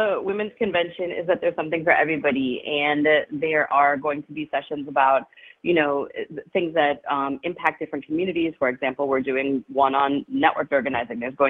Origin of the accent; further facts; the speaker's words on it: Milwaukee, Wisconsin, United States; also born or lived in New York; now in Texas, United States; I'm going to say I'm from Milwaukee. Really happy to be bringing it back home this year.